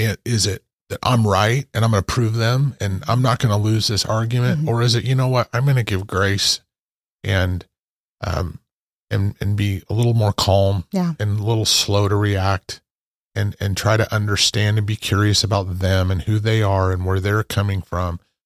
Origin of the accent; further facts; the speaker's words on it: Idaho, United States; when I was growing up in Northern Idaho and our family there was my grandfather was superintendent of the mill, and my family was pretty well known.